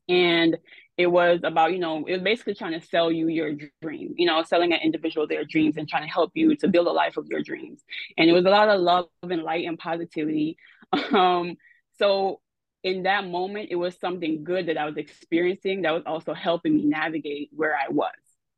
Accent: Jamaica; Well, I'm Jamaican, so my Jamaican background.

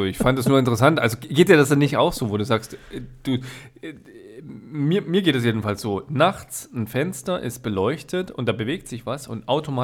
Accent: Thuringia, Germany; wir sind ja ursprünglich Thüringer, ja.

